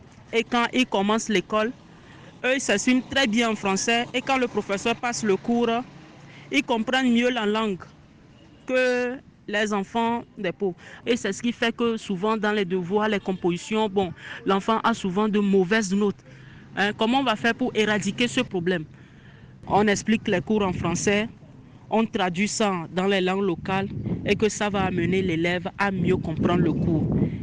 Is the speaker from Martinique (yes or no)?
no; Togo; je suis togolais en Afrique francophone.